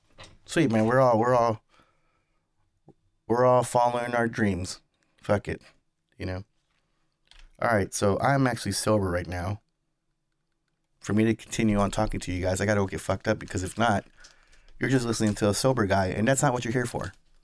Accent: Houston, Texas, United States; born there; also born or lived in California; I was born in Houston, right? I went to the Marines in California, but I flew over there

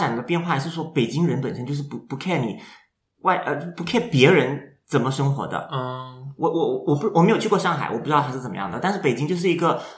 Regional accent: Malaysia; moved away as an adult; also born or lived in Beijing, China; now in Australia; 也不是，因为我是马来西亚人

